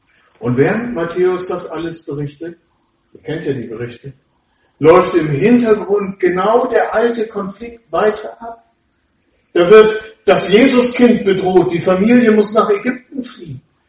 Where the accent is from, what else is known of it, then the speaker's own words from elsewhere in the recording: Germany; Wir kommen aus Deutschland, das ist ja alles in Ordnung.